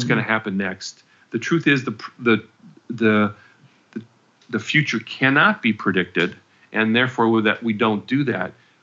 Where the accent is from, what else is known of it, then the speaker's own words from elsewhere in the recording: California, United States; We're from the Bay Area, and the city of San Francisco passed an ordinance